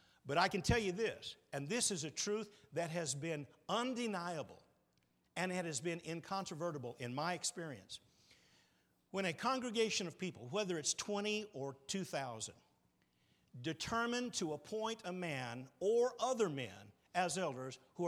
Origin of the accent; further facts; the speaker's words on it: Phoenix, Arizona, United States; I grew up in Phoenix. And I grew up in a congregation of about 350 people.